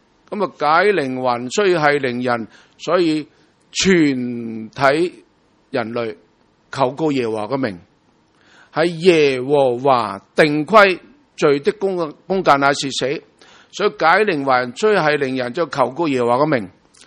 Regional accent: China; 所以我哋中国人呢，尤其是过年系嘛，死死死死，唔好讲啊！

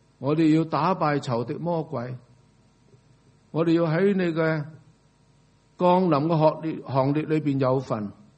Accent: China; 我哋要关怀我哋中国人遍布世界各地啊

